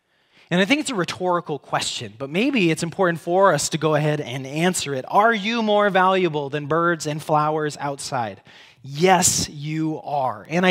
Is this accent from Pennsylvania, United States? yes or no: no; Rapid City, South Dakota, United States; I grew up in Rapid City, so out in the Black Hills.